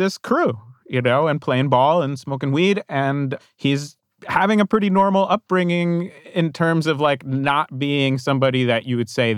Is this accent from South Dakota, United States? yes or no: no; New Jersey, United States; I grew up in New Jersey in the 1980s.